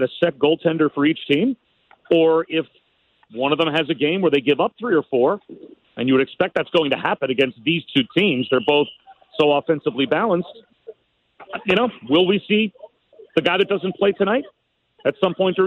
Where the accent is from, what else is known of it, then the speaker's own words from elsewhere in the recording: New Jersey, United States; I grew up in New Jersey as a Rangers fan.